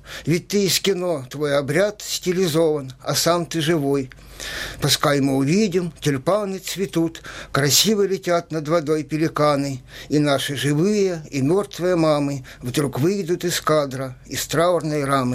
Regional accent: Crimea, Ukraine; мы в детстве жили в Крыму, и это для меня вторая, а может быть, и первая родина.

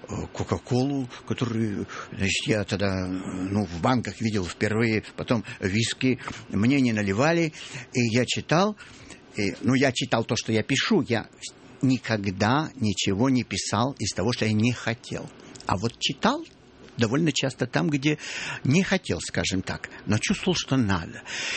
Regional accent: Odesa, Odesa Oblast, Ukraine; Я же приехал из Одессы

